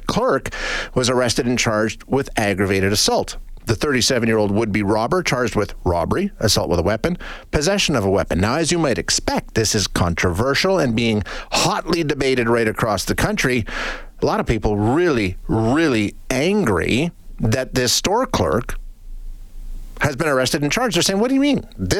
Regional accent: Canada; When I look at it as a human being and as a Canadian

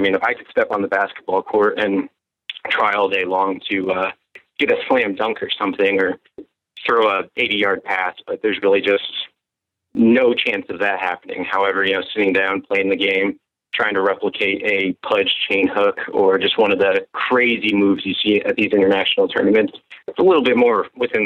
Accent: Jackson, Michigan, United States; I'm from Jackson, Michigan.

